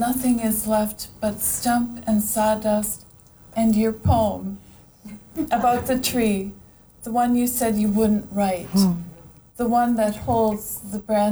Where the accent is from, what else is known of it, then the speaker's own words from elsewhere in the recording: Minnesota, United States; he's driving Paula's partner up to Stearns County, the kind of funny, that's my hometown.